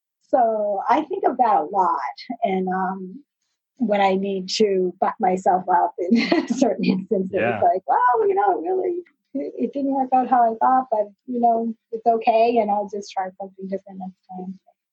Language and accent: English; Maine, United States; oh, I'm from Maine and she's from Maine and she's a physician